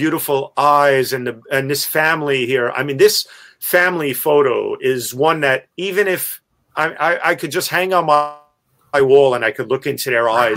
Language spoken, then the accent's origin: English; Greenwich Village, New York, United States; I grew up in Greenwich Village and I used to love sitting outdoors on stoops and in the park in Washington Square Park, watching people go by.